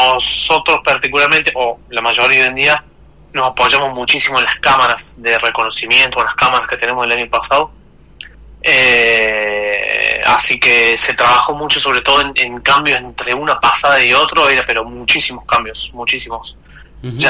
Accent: Argentina; saben que yo soy argentino

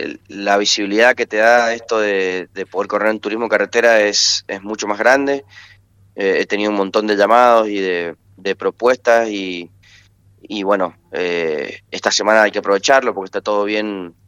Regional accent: Mendoza, Argentina; como mendocino lo tomamos mucho más de lo normal.

